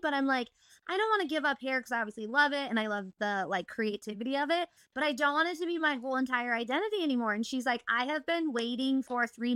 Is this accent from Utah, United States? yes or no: yes; Utah, United States; I was born and raised in Utah, which has been so fun.